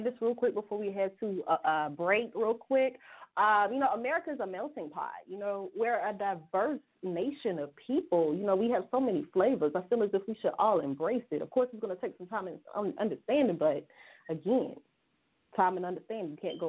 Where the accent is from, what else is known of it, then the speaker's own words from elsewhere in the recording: the South, United States; accent: Southern; I'm sure if you guys are here, you can hear my little accent. I got a little southern accent, a little southern twang, you know.